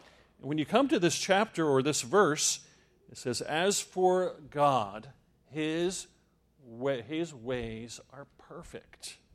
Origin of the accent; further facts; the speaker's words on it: Land O'Lakes, Florida, United States; We come from Land O'Lakes, Florida. No, not Land O'Lakes, Wisconsin.